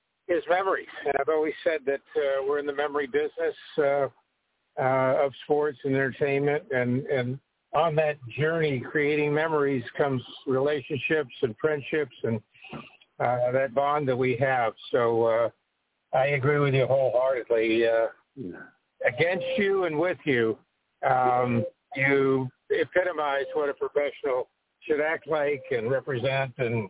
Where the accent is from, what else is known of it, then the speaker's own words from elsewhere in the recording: Tampa, Florida, United States; So I was born and raised in Tampa, and by the time I was seven, almost eight, my dad was working for Greyhound.